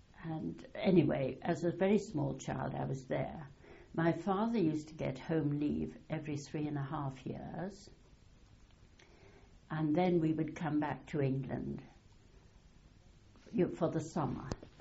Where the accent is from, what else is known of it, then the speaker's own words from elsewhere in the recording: Shillong, Meghalaya, India; born there; I was born in Shillong, which is then Assam, India, the capital of Assam.